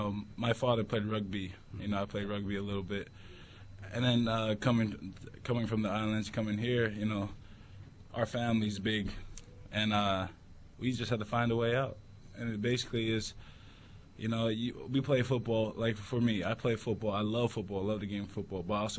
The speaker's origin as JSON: {"language": "English", "town": "West Jordan", "region": "Utah", "country": "United States", "tie": "born or raised there", "said": "I grew up in a great place, West Jordan, Utah."}